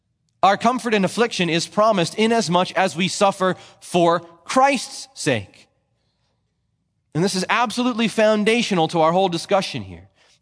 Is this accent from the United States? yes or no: yes; New Jersey, United States; I grew up in New Jersey, where it's not sunny every day like it is in Southern California.